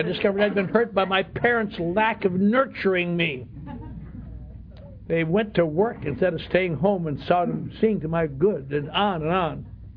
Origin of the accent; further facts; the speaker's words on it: Wisconsin, United States; I was raised in the Norwegian Lutheran Church in northern Wisconsin.